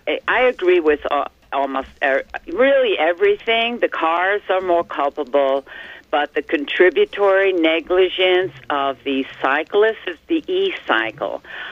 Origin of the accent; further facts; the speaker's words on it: Manhattan, New York, United States; I'm from Manhattan on the Upper East Side. Hi. I've lived here for 48 years.